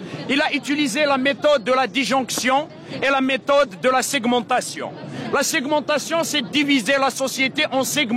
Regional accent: Algeria; J'ai un CDI avec l'Algérie, un contrat à durée indéterminée avec l'Algérie. Donc, on se considère Algérien à part entière.

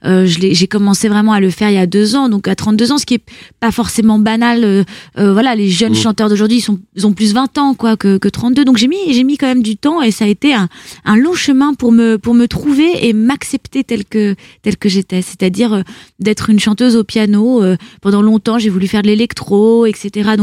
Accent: Lille, Hauts-de-France, France; also born or lived in Paris suburbs; J'ai grandi dans le Nord, à Lille, et puis après en banlieue parisienne.

